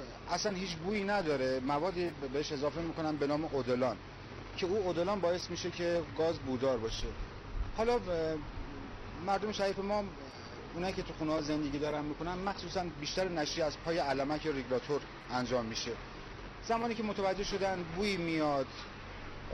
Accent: Bandar Anzali, Gilan, Iran; اهل بندر انزلی هستم

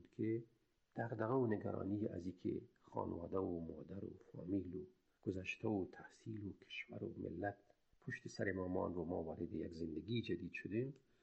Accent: Afghanistan; moved away; بعد در یک شرایط خاصی از کابل به قندار آمدیم و از قندار هم باز در یک شرایط خاصی ما با آمدیم به هرات و از هرات هم راهی جمهوری اسلامی ایران شدیم و سرنوشت مهاجرت و آوارگی ما در پایان همون سال رقم خورد

